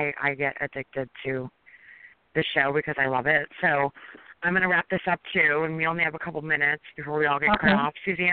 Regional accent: East Coast, United States; And I'm actually from the East Coast. I mean, I was here as a kid, but freezing, you know, Massachusetts, Connecticut, freezing.

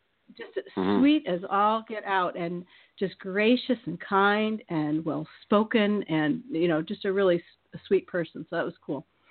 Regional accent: Iowa, United States; because I grew up in Iowa, and he was speaking

